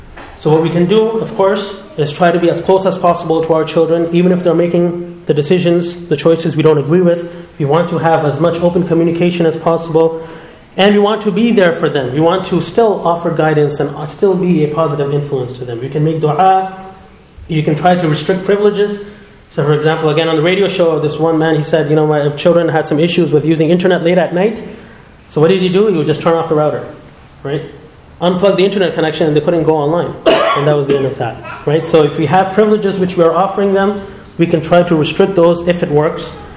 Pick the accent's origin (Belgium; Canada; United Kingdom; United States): Canada; As Canadian Muslims, sometimes you're made to feel like, oh, we're aliens in this country